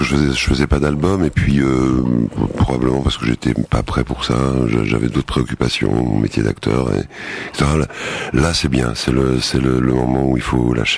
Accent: Paris, Île-de-France, France; Je suis un parigot tête de veau.

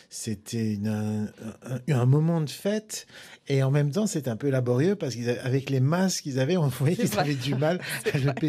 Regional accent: Lyon, Auvergne-Rhône-Alpes, France; On était à la campagne, à côté de Lyon. Je suis lyonnais. On avait une vieille ferme.

